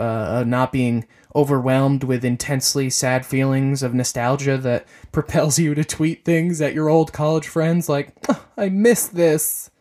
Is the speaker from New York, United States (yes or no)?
no; Pequannock, New Jersey, United States; I was born and raised in Pequannock, New Jersey, which is a really small town in Jersey